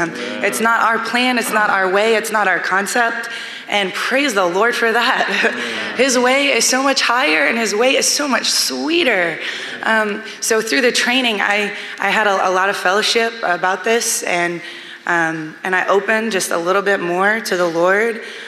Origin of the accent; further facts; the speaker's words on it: Baton Rouge, Louisiana, United States; now in Berlin, Delaware, United States; I'm originally from Baton Rouge, but now I'm studying in Berlin, Germany.